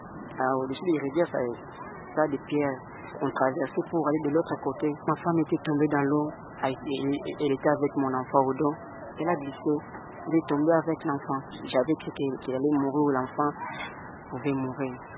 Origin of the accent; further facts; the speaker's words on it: Kinshasa, DR Congo; moved away; Moi, je viens de Kinshasa. On avait fui à partir de l'Angola.